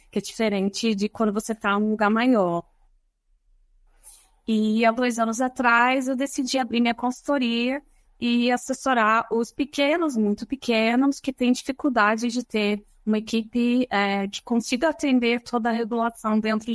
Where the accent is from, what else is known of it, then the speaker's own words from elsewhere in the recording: Rio de Janeiro, Brazil; now in São Paulo, Brazil; E depois vim para São Paulo, sou carioca